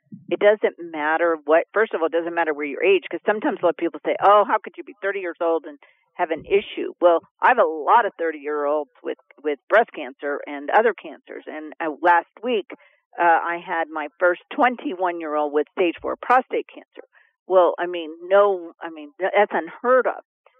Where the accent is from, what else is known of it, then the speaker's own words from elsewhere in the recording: Texas, United States; So we need you to start going to MD Anderson, because I'm from Texas, to get a complete workup.